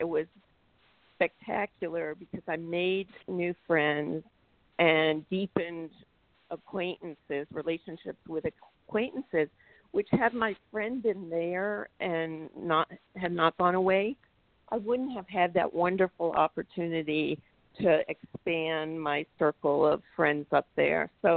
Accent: Massachusetts, United States; a very close friend of mine who I grew up with in Western Mass, and we've been best friends since I was 4 years old.

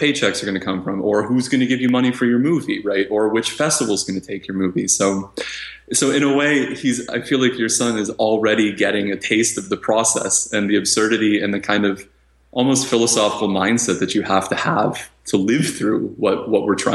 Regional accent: Michigan, United States; I want to build a reputation in the state that I'm from, right? I'm from Michigan, I'll submit to the Michigan festivals.

